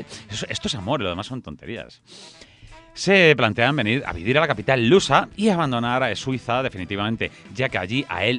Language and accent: Spanish; Torrejón de Ardoz, Community of Madrid, Spain; cuando salas de Torrejón, que yo soy de Torrejón